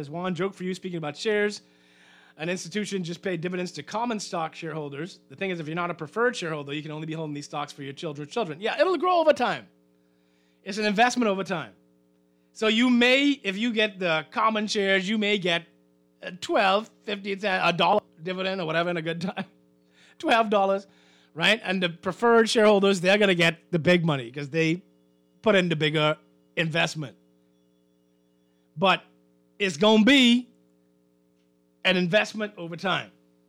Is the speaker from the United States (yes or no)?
no; Eleuthera, Bahamas; North Eleuthera Airport. I'm from Eleuthera. We need two airport.